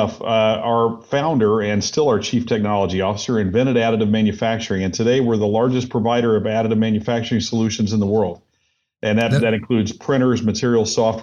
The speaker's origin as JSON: {"language": "English", "region": "Indiana", "country": "United States", "also_born_or_lived": "Minnesota", "said": "No, I'm from Indiana originally. We lived all over the place, but most recently up in Minnesota."}